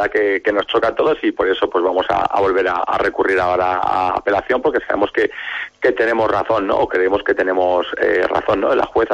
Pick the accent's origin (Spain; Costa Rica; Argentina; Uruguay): Spain; Jaca, Aragon; soy de Jaca, soy orcense